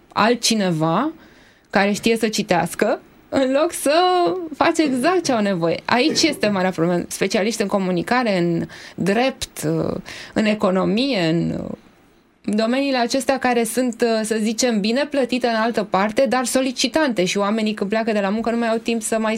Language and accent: Romanian; Constanța, Constanța County, Romania; că și eu provin tot din Constanța